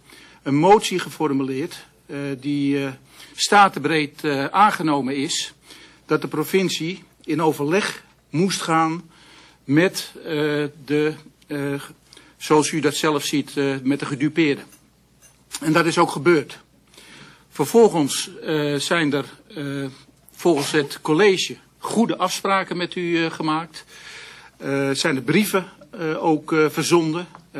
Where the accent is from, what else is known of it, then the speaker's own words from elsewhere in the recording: Amsterdam, North Holland, Netherlands; Ja, ik kom zelf uit Amsterdam, dus daar had ik heel andere gedachten bij.